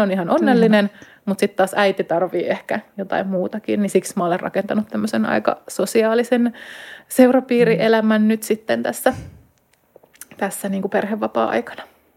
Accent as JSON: {"language": "Finnish", "town": "Espoo", "region": "Uusimaa", "country": "Finland", "said": "Mä oon siis Espoosta kotoisin"}